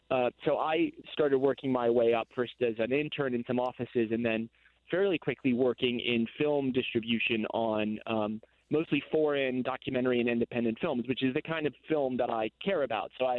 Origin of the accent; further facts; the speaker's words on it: New Jersey, United States; I traveled around a lot as a kid, but I grew up mostly on the East Coast in New Jersey, suburban New Jersey, you know, about an hour and a half out of New York City.